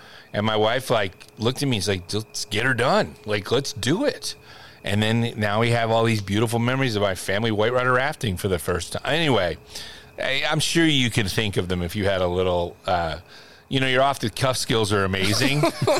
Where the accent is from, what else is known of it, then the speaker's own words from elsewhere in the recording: Langhorne, Pennsylvania, United States; I worked at Sesame Street Place growing up in Langhorne, Pennsylvania.